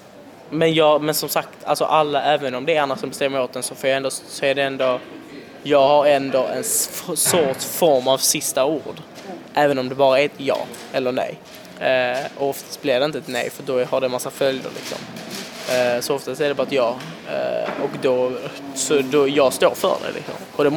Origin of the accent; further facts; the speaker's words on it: Italy; now in Sweden; eftersom jag är italienare, så jag har alltid velat prova Italien.